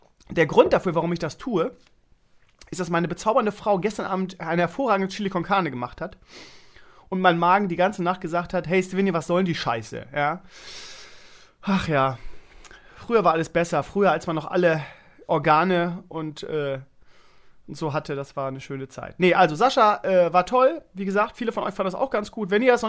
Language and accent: German; Bremen, Germany; Wie gesagt, als Bremer, wir hatten immer Österreicher in der Mannschaft.